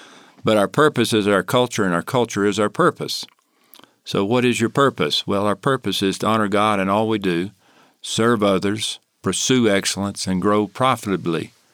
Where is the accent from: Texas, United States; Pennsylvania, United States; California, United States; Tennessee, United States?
Tennessee, United States; Chattanooga; Two guys from my hometown, Chattanooga, Tennessee, had the idea of Coke in bottles